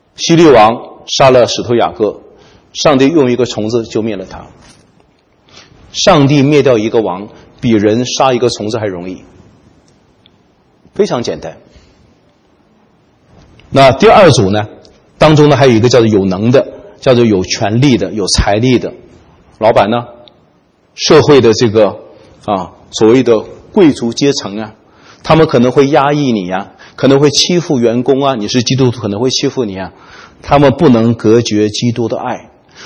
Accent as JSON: {"language": "Chinese", "country": "China", "said": "所以我们中国人在人去世的时候，最后一个劝慰的话 叫做什么？"}